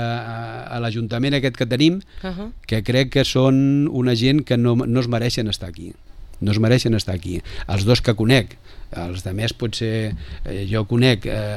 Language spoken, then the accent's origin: Catalan; Barcelona, Catalonia, Spain; now in Vila-real, Spain; I vaig venir de Barcelona. Amb el bé que estava jo a Barcelona, i vaig venir aquí a complicar-me la vida.